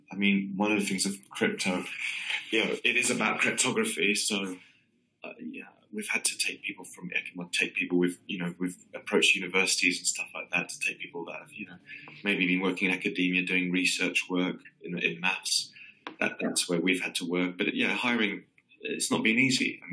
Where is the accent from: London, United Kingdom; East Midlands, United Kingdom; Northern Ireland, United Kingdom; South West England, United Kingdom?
London, United Kingdom; I mean, I'm a Londoner, obviously. But, you know, the city I grew up in has doubled in size